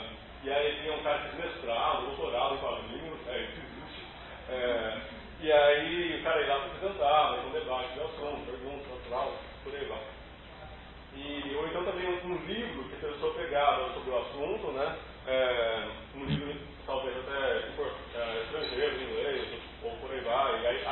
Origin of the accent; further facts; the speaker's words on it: São Paulo, Brazil; Eu sou de São Paulo. Eu nunca vi no Rio, primeira vez que eu vim pro Rio.